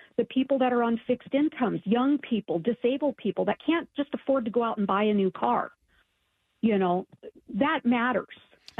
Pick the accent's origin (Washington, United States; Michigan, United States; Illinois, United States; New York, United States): Washington, United States; Federal Way; also born or lived in Auburn; I grew up in Washington State in Federal Way in Auburn, and things were very definitely different regarding crime and drugs.